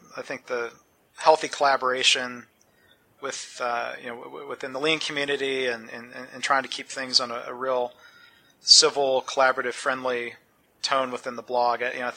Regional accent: Michigan, United States; I think, some of the original spark back to growing up in the Detroit suburbs. You know, my dad has been in the auto industry his whole career.

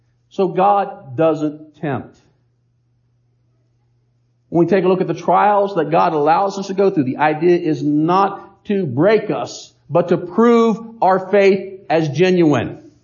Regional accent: Virginia, United States; I grew up in Virginia. We fish for trout all the time.

